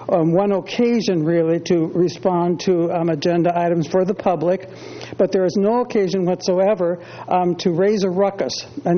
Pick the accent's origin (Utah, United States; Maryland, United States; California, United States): California, United States; Cambria; from Cambria, California